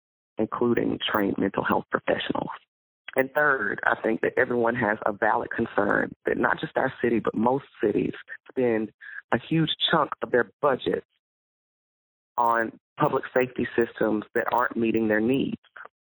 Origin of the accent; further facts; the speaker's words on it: Mississippi, United States; now in New Orleans, United States; I'm not from New Orleans. I grew up in Mississippi.